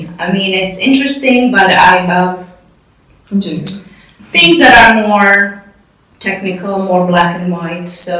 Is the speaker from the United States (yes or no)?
no; Romania; moved away; as a child growing up in Romania